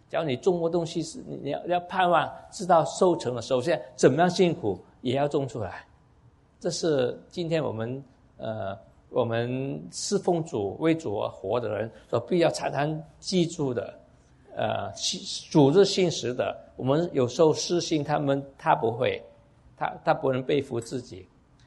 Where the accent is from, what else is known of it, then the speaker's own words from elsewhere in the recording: United States; 但是那些人就觉得我们美国人去讲很容易讲